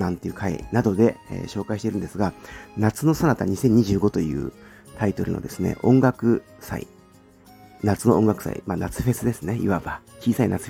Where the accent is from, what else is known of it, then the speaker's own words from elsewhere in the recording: Ichikawa, Chiba, Japan; 千葉県市川市で生まれ育って、今も住んでいるものでございます。